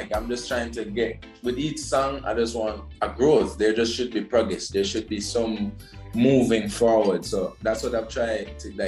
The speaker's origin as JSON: {"language": "English", "country": "Jamaica", "said": "I was from Jamaica"}